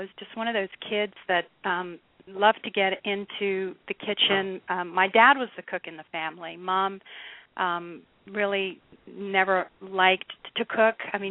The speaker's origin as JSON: {"language": "English", "country": "Australia", "tie": "born or raised there", "also_born_or_lived": "Brazil", "said": "I grew up in Australia, and I was born in Brazil, grew up in Australia."}